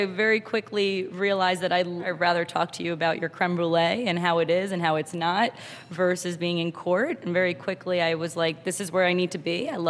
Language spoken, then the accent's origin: English; New York, United States; So I'm a New Yorker, born in New York. My father's from Israel. My grandparents are from Iran. I grew up with Israeli and Iranian food.